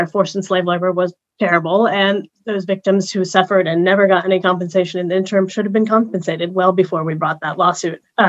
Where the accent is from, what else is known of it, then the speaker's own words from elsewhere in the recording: United States; I think as American lawyers, sometimes we get stuck on this idea of American exceptionalism